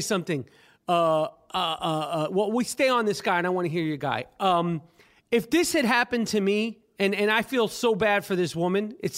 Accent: New York City, New York, United States; I grew up on the Upper East Side. I like to call it the Upper Beast Side because shit goes down up there, literally.

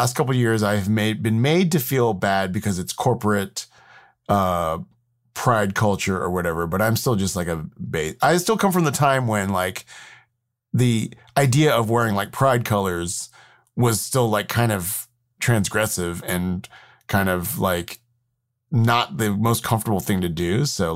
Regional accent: Houston, Texas, United States; I grew up in Houston, Texas. I still have family in Houston.

